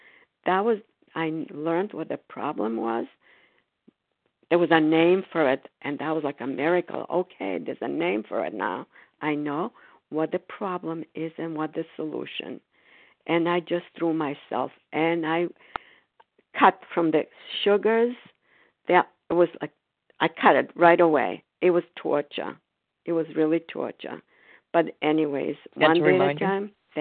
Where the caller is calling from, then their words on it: Foxborough, Massachusetts, United States; I'm calling from Foxborough, Massachusetts.